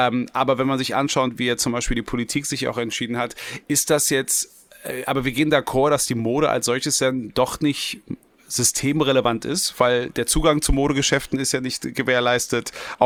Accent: Berlin, Germany; born there; also ich als gebürtiger Westberliner

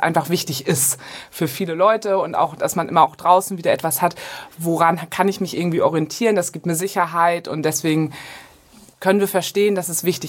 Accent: Hamburg, Germany; Wir kommen aus Hamburg

